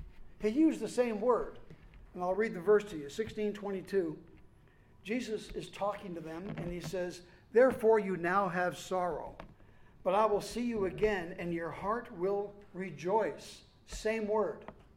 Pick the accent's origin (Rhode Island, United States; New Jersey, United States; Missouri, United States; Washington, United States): Missouri, United States; born there; And if you want to ascribe that to the fact that I was born in Missouri, you can.